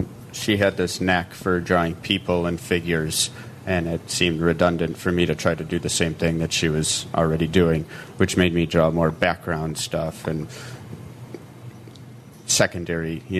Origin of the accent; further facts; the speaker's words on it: Chicago, Illinois, United States; I'm diehard Chicago, born and raised on the north side of the city.